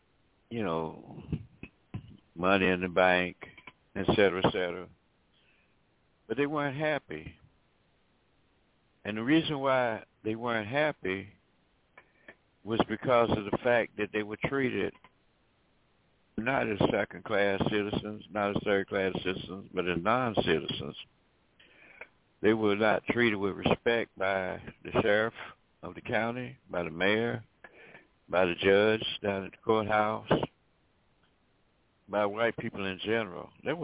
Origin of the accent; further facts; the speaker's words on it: Tuskegee, Alabama, United States; when I grew up in Tuskegee, we had a lot of people who had reached the what we call middle-class lifestyle